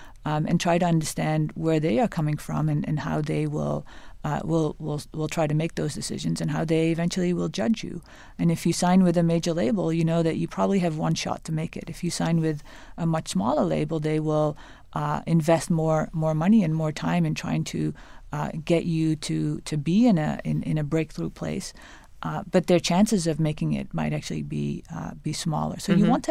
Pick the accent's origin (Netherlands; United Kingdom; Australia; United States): Netherlands; The Dutch painter, from my home country.